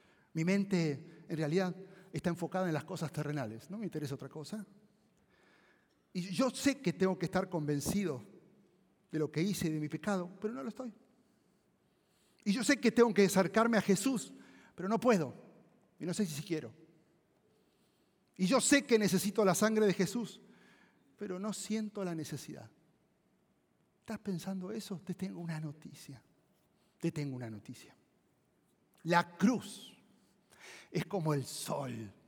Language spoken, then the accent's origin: Spanish; Argentina; Vuelvo a migración. Nacionalidad, argentino. Hijo, porque es lo que soy.